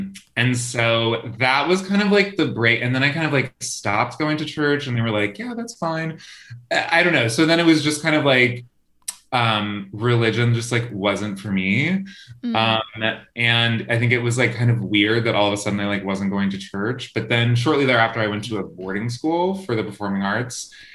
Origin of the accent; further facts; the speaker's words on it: Pennsylvania, United States; born there; So I was born in Pennsylvania in literal Amish country, like We would just like roll up behind some buggies on our way to church.